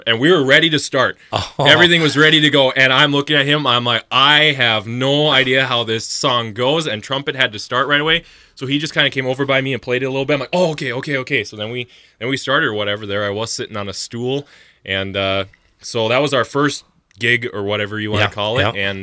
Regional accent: Minnesota, United States; we grew up in Stearns County

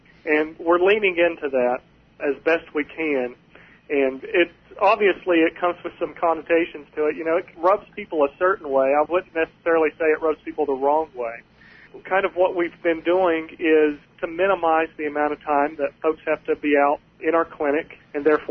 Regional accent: Spruce Pine, North Carolina, United States; I was raised in Spruce Pine out on Grassy Creek, lived there my whole life

